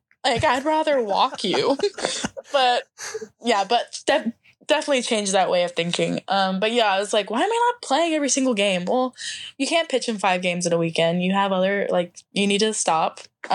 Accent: Tampa, Florida, United States; it was about 3 hours. I'm from Tampa.

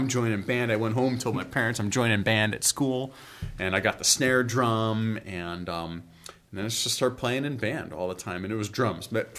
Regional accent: Stickney, Illinois, United States; so I grew up in Berwyn, Illinois. Actually, I grew up in Stickney, which is a tiny little town right outside of Berwyn.

